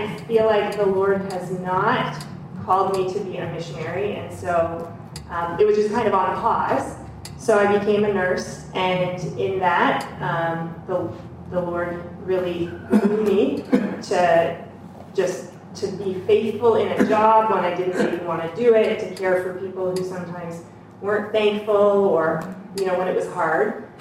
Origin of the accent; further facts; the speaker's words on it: Canada; also born or lived in Dallas, United States / New York, United States; I was born in Dallas when my dad was in school to become a pastor, but I don't remember anything about it. Before I turned one, we moved up to Canada, and that's where I went to elementary school